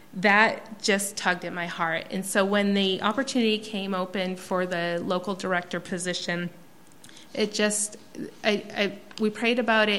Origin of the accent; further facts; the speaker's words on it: Maine, United States; So then 4 years ago, we moved to Northern Maine. We are from Midcoast, Maine originally, but 4 years ago we moved to Northern Maine